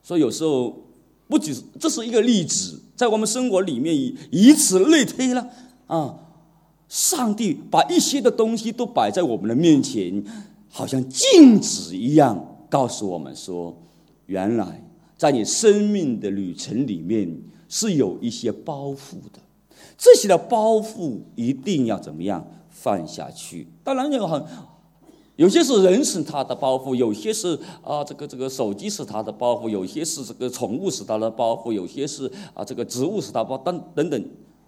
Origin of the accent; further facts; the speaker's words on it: China; 我就去那个营业厅营业厅，我们中国人讲营业厅